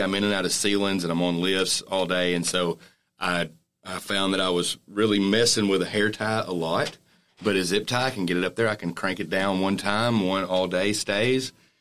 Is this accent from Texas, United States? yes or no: yes; Clarksville, Texas, United States; also born or lived in Texarkana; I'm not really. So, I'm from Clarksville, Texas, but my dad has lived in Texarkana since I was a little kid.